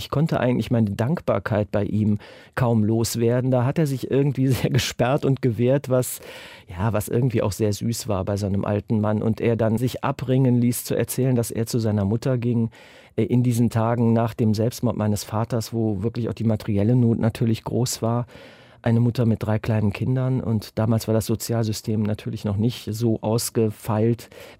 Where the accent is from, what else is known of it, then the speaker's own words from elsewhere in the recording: Lobberich, North Rhine-Westphalia, Germany; born there; auf dem Marktplatz in meinem Geburtsort Lobberich.